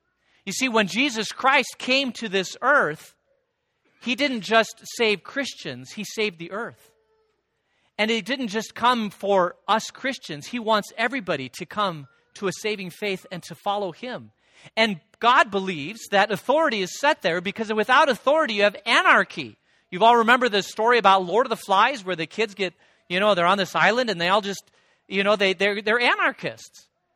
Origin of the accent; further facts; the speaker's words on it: Phoenix, Arizona, United States; I remember when I was growing up in Phoenix, on the front page of the Arizona Republic